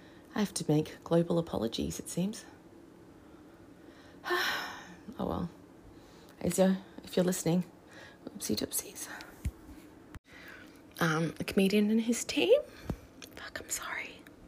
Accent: Australia; in Ireland, which a big chunk of my family is from, shocker, I'm Australian

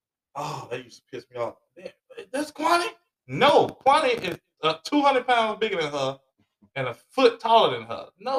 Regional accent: Chicago, Illinois, United States; Okay, I come from Chicago. I never skinny bitches in Chicago.

